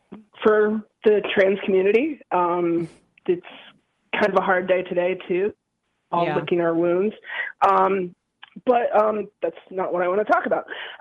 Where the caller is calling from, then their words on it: Nazareth, Pennsylvania, United States; I'm calling from Nazareth, Pennsylvania.